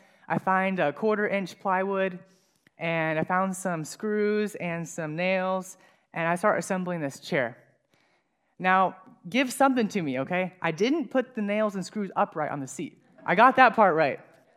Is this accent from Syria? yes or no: no; Apison, Tennessee, United States; So I grew up in Apison, out in the country, about 22 acres.